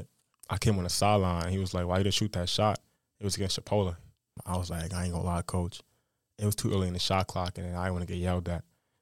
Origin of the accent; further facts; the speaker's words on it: New York City, New York, United States; you know, I'm from New York City, so we got a whole bunch of guards. So everybody was, like, basically a guard in New York.